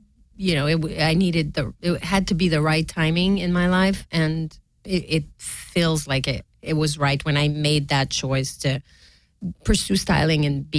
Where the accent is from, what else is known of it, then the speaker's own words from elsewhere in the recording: Canada; moved away as an adult; now in Los Angeles, United States; being Canadian and having to move to LA and to another country, basically, and deal with immigration.